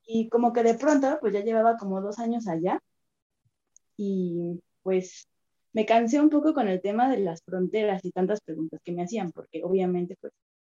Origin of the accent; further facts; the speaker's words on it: Mexico City, Mexico; moved away as an adult; Crecí en la Ciudad de México